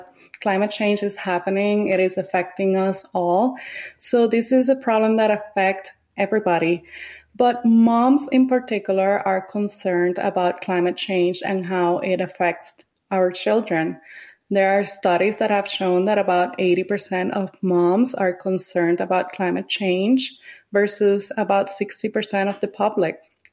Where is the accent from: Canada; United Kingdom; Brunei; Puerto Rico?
Puerto Rico; I grew up in Puerto Rico, and as many of our listeners know, Puerto Rico is right on the path of hurricanes every summer.